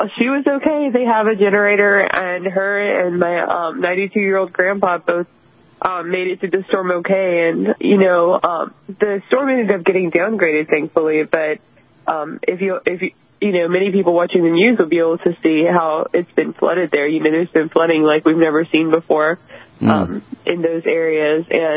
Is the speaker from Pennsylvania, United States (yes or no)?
no; Jacksonville, North Carolina, United States; also born or lived in Winterville; it was about an hour and a half south of me where Jacksonville, North Carolina is. That's my hometown.